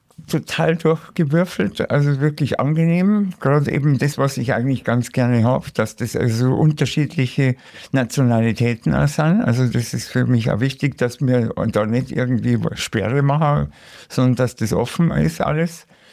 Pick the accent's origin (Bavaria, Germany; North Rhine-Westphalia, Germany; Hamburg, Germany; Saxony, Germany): Bavaria, Germany; Munich; now in Regensburg, Germany; leben wir eigentlich immer wieder hier. Also ich vor allen Dingen in Abständen, weil ich ja in Regensburg wohne. Aber deshalb nicht immer hier, aber das ist meine Heimat.